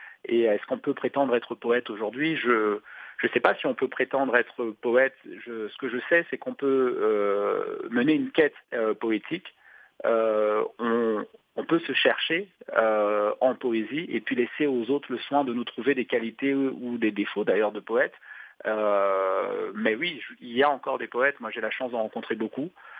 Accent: Douala, Littoral, Cameroon; j'ai eu l'impression qu'elle parlait de Douala, ma ville natale, et qu'elle parlait d'habitants de Douala.

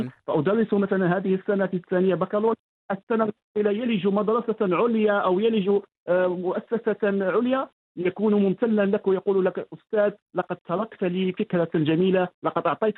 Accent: Asilah, Tanger-Tetouan-Al Hoceima, Morocco; وكان ذلك في مدينتي، مدينة الأصيلة

